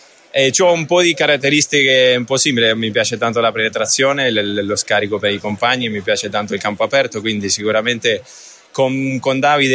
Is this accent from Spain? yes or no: no; Argentina; Penso come argentino, come tutti gli argentini